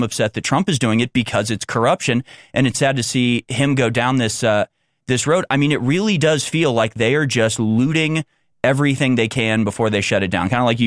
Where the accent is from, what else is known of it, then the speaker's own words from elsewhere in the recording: United States; I wish I wasn't saying this because I'm an American.